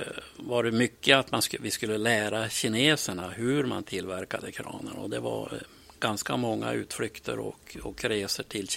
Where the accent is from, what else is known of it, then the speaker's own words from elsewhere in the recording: Tvärlandsböle, Västernorrland County, Sweden; Ja, jag är född och uppvuxen uppe i Tvärlandsböle i norr om Bredbyn.